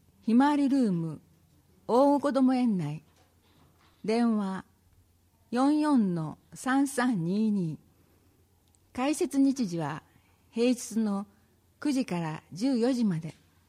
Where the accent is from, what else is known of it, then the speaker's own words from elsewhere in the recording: Gojo, Nara, Japan; now in Hashimoto, Japan; パパも私も奈良県五條市出身ですが、橋本市の子育て環境に魅力を感じ引っ越してきました。